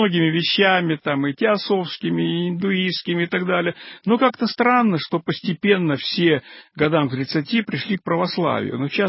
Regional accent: Kyrgyzstan; born there; moved away; я приехал в Москву, я родился в Киргизии, мой отец там выводил новую породу лошадей.

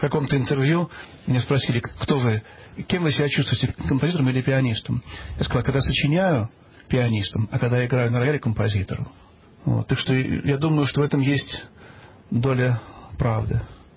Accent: Moscow, Russia; born there; Я родился в Москве, закончил Московскую консерваторию по двум специальностям пианист и композитор.

